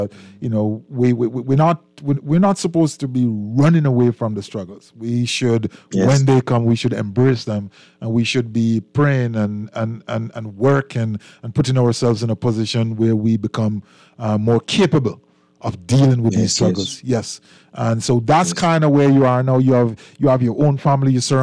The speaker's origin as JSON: {"language": "English", "country": "Jamaica", "said": "I'm originally from Jamaica, so we want to definitely make those connections."}